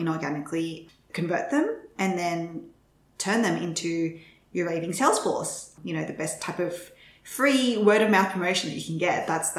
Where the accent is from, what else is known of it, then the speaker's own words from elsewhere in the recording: Sydney, New South Wales, Australia; now in New York, United States; So we're from Sydney in Australia, which is where I started my first business. We made the move to New York. We've been here for a year now